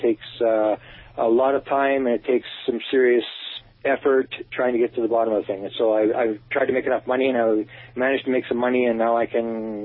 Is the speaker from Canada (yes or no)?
yes; Canada; I mean, come on, I'm a Canadian.